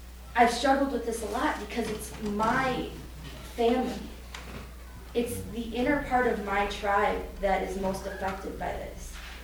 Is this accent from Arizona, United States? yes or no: no; Milwaukee, Wisconsin, United States; I'm from Milwaukee, Wisconsin.